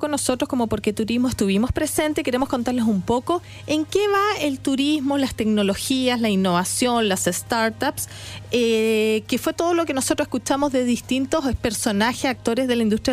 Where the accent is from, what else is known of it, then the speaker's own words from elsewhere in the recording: Chile; ¿Qué requerimientos tenemos nosotros, por ejemplo, como chilenos?